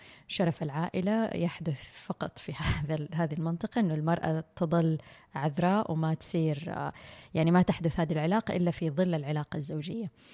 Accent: Saudi Arabia; واحدة دكتورة عندنا بالسعودية عملت دراسة

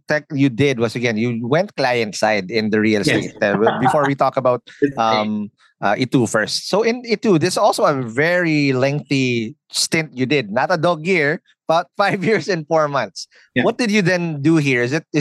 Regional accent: Kamuning, Metro Manila, Philippines; Again, I'm from Kamuning, so I know that's my hood.

